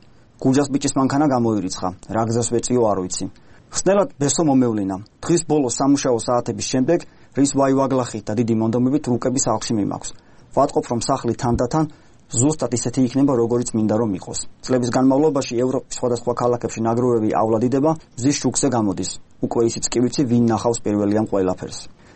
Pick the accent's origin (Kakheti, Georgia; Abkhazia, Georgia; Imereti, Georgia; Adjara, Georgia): Adjara, Georgia; Keda; ყველანი ქედიდან აჭარიდან მოვდივართ და მთელი ბავშვობა ერთად გვაქვს გატარებული.